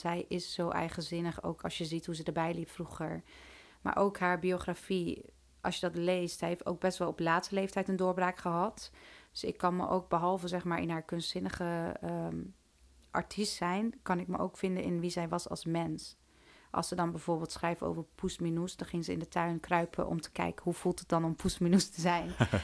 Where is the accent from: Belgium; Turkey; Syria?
Turkey; now in Netherlands; ik ben Turks